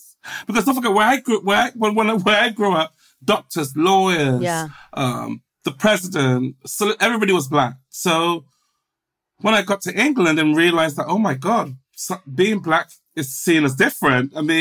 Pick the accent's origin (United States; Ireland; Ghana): Ghana; born there; So, as you said, I was born in Ghana, which is the coast of West Africa.